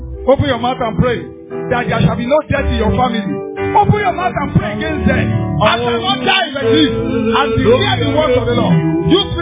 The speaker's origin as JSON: {"language": "English", "country": "Nigeria", "said": "I want to celebrate as a Nigerian. We are the Nigerians. We make up Nigeria."}